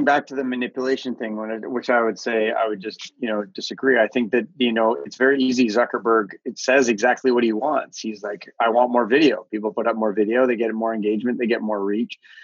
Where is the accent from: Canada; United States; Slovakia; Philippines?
Canada; Obviously, I am Canadian. You can probably hear from my accent.